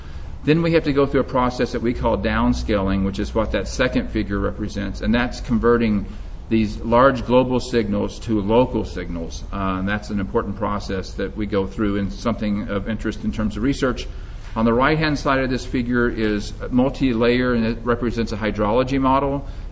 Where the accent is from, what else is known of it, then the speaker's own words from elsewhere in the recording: Dallas, Texas, United States; So I'll admit, I was raised in Dallas, Texas, and the summers here are not warm enough for me, personally.